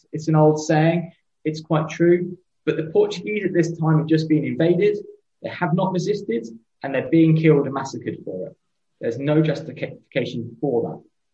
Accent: United Kingdom; two British white middle-class males

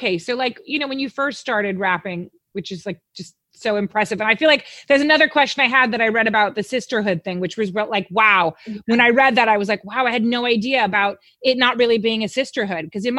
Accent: United States; Like, because like being American, Glastonbury is like, you know, way on the other side of the world.

